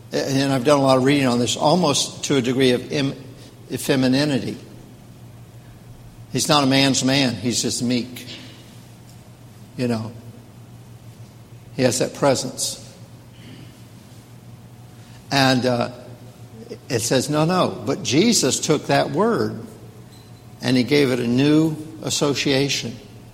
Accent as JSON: {"language": "English", "region": "the South", "country": "United States", "said": "Well, since I'm from the South, let me make up a word."}